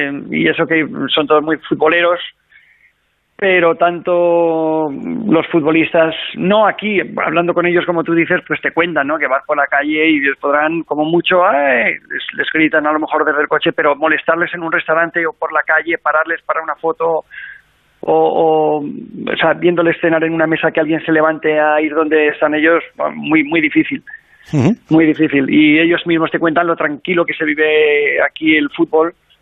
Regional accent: La Rioja, Spain; yo soy de La Rioja

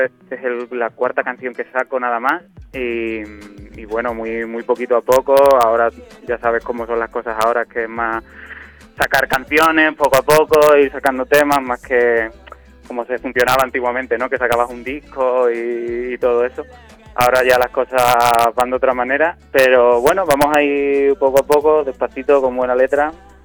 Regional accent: Sanlúcar, Andalusia, Spain; now in Madrid, Spain; yo soy de Sanlúcar en realidad, pero llevo ya como 8 años en Madrid aquí peleando.

